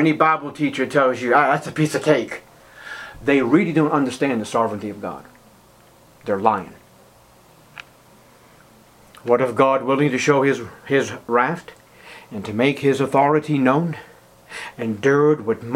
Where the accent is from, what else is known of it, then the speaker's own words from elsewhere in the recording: United States; born there; Well, I was born in America with all these blessings